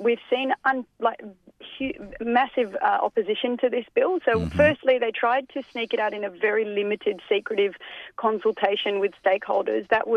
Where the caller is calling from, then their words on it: Darwin, Northern Territory, Australia; I'm calling in from the Environment Centre today in Darwin